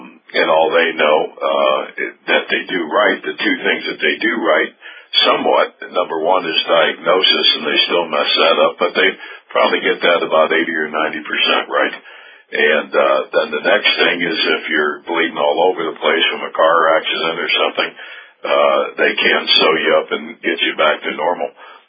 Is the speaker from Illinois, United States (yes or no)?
no; Las Vegas, Nevada, United States; I'm from Las Vegas, so the guys would have trucks in the back of their rack on the door